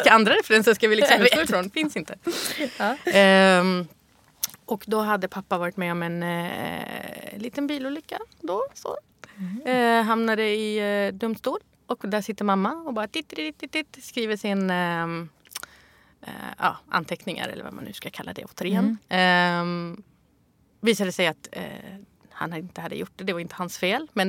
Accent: Malmö, Skåne, Sweden; Så fick vi ta det som fanns, och det var i Rosengård i Malmö.

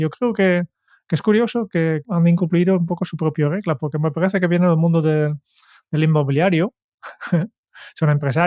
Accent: Netherlands; Spanish is a second language; Yo soy holandés y en Holanda hace 20 años estaba muy popular

